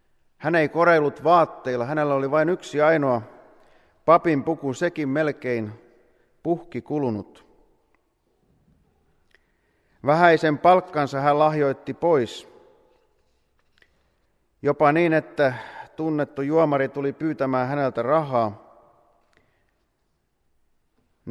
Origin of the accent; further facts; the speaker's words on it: Pomarkku, Satakunta, Finland; Itse en ole paljon mistään kotoisin, mutta Pomarkusta olen lähtöisin.